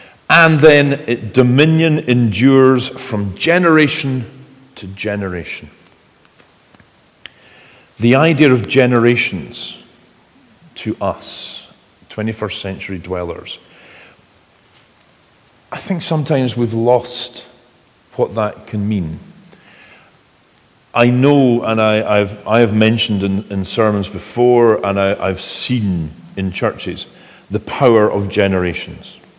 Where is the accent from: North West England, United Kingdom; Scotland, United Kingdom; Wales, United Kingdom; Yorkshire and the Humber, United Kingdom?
Scotland, United Kingdom; Edinburgh; growing up in Edinburgh